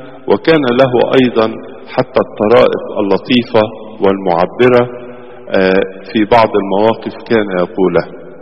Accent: Egypt

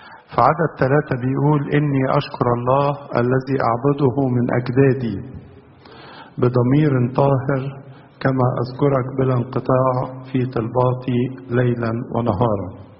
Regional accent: Egypt; بالنسبة لنا كلنا كمصريين

